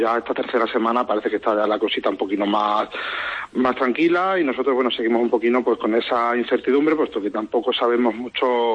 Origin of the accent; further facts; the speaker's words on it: Plasencia, Extremadura, Spain; tanto yo y mi socia, que somos de Plasencia, somos odontólogos